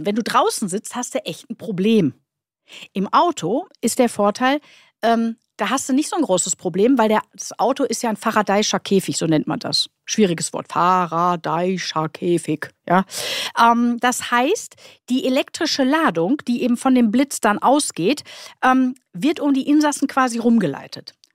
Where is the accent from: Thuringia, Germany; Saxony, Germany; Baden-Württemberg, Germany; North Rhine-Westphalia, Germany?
North Rhine-Westphalia, Germany; Duisburg; born there; ich komme ja gebürtig aus Duisburg. Meine Hut ist ja Krefeld.